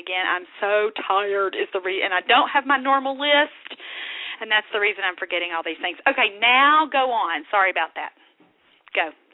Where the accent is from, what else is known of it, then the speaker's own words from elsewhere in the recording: the South, United States; accent: Southern; And I saw a friend of mine from college last night, and they say that I don't sound Southern at all anymore.